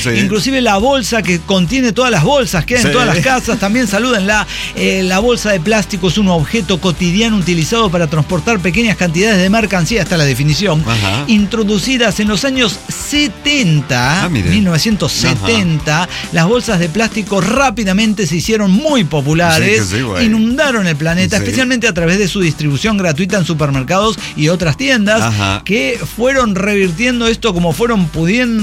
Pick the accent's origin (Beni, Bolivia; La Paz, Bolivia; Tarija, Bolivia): Tarija, Bolivia; born there; yo lo conozco como la palma de mi mano, yo nací en Tarija.